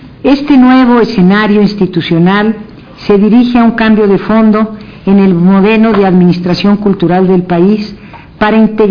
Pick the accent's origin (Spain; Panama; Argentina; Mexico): Mexico; pero también como mexicana